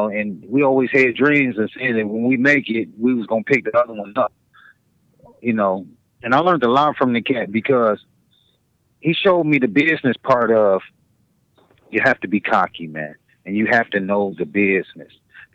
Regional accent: Westland, Michigan, United States; No, I grew up in Westland.

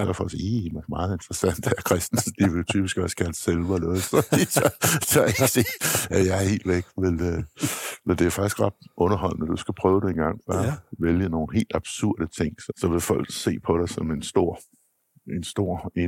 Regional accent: Jutland, Denmark; da jeg var dreng og boede i Jylland

